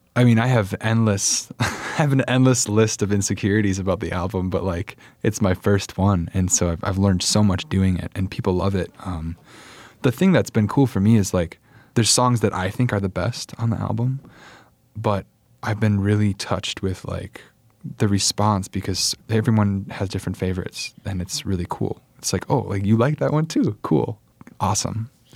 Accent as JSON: {"language": "English", "town": "Port Washington", "country": "United States", "said": "I'm from Port Washington originally."}